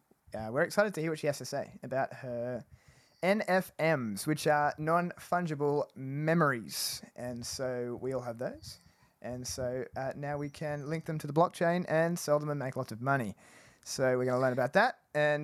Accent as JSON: {"language": "English", "country": "Australia", "said": "Yeah, I know. You're Australian. We're all Australian here."}